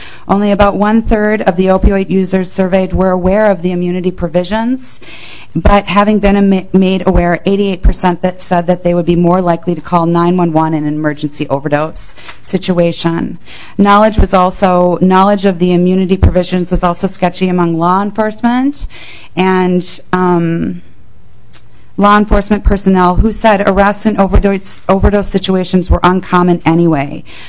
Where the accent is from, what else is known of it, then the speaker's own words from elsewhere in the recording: Edina, Minnesota, United States; I mean, we grew up in Edina.